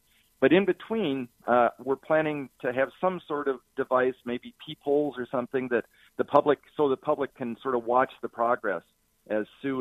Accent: Winnetka, Illinois, United States; I grew up in Winnetka, the northern suburb of Chicago, and my mother bought me the obligate bag of plastic dinosaurs and dinosaur books, took me to Field Museum

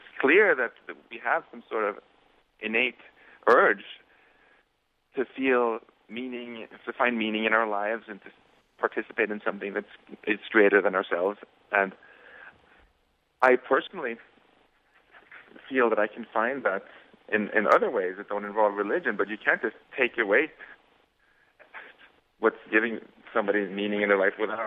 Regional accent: Sweden; You know, I grew up in Sweden, as you mentioned, and even though I didn't like the icy climate very much

